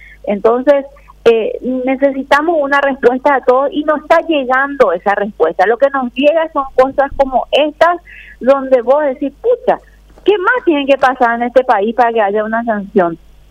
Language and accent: Spanish; Paraguay; nos merecemos como ciudadanos paraguayos